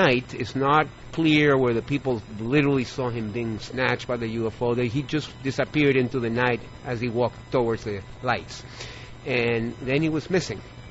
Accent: New York, United States; born there; Yeah, my family's from Chile. My father used to work at the United Nations. And I was born in New York.

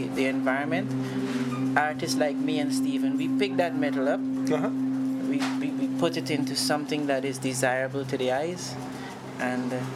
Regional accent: Guyana; now in Antigua and Barbuda; Well, my mom came here from Guyana about 13 years ago, and she decided to bring us here.

